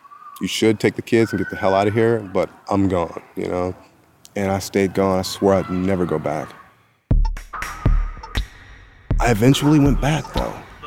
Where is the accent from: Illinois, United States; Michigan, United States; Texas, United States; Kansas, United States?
Michigan, United States; Detroit; I grew up in Detroit, Michigan, born in 1970.